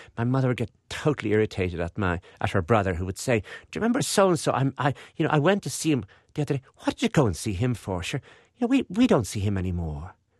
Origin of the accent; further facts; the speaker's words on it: Wexford, Leinster, Ireland; When I was 8, in the June of 1963, to see John F. Kennedy coming back to Wexford, and we're from Wexford